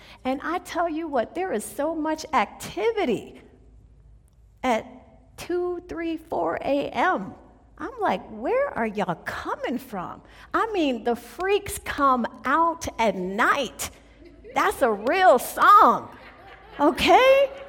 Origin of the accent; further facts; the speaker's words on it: New York, United States; Now, a lot of you guys know I grew up in New York, so I got a little hood in me, okay?